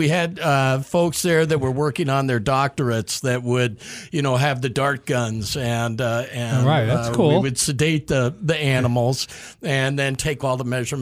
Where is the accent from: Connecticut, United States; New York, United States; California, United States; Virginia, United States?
New York, United States; also born or lived in Dayton, Ohio; And about 4 weeks after I was born, our family moved to New York. So I grew up just north of New York City.